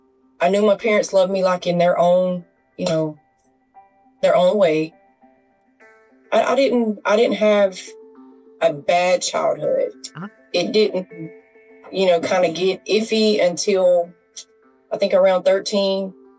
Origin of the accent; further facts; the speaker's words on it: Dothan, Alabama, United States; I grew up in Alabama, around Dothan, Geneva, Hartford, Slocum. That was where I grew up.